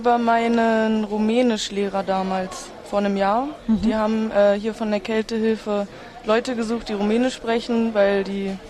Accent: Berlin, Germany; Ja, also ich komme aus Berlin. Viele hier kommen nicht aus Berlin, die kommen auch teilweise von Dörfern und das ist wahrscheinlich der erste Kontakt so mit so einer Welt halt. Aber ich komme halt aus Kreuzberg

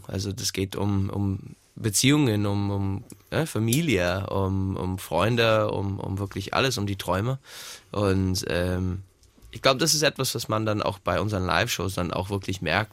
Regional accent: United States; German is a second language; ich bin auch stolzer Amerikaner. Ich liebe die USA und das ist halt mein Land, da wo ich groß geworden bin.

